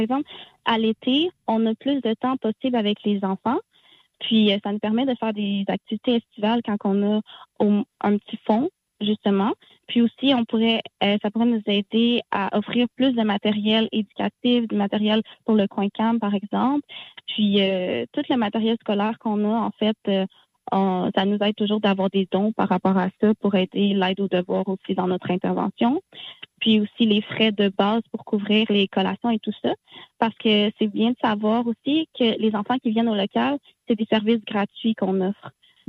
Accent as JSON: {"language": "French", "country": "Haiti", "said": "Moi, je suis haïtienne"}